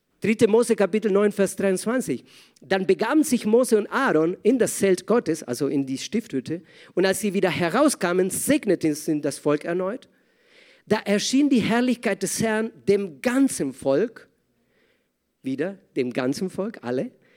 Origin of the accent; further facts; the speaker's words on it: Argentina; Leute, wir kommen aus dem Ende der Welt. Wir kommen aus Argentinien.